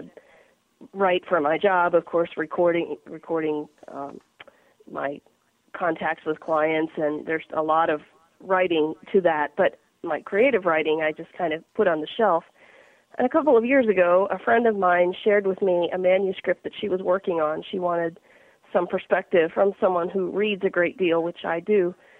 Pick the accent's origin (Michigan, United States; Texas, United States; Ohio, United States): Ohio, United States; Well, I grew up in Northeast Ohio, actually in rural county, Carroll County, and I grew up since the age of three, having been blind, and grew up on a farm and riding horses